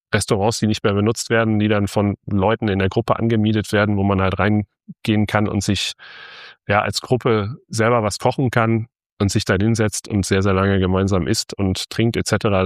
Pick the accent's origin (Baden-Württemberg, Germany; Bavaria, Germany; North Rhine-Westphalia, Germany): North Rhine-Westphalia, Germany; Ich habe in Heidelberg studiert. Ich bin selbst aus dem Münsterland, aber ich habe in Heidelberg studiert